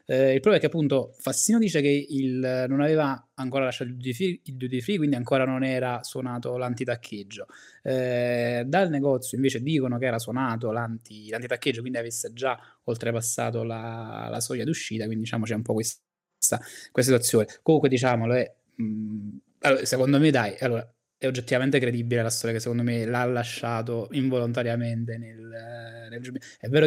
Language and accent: Italian; Avellino, Campania, Italy; se parli con un bergamasco e tu gli dici sono di Avellino, ti guarda dicendo ma dove cazzo sta Avellino?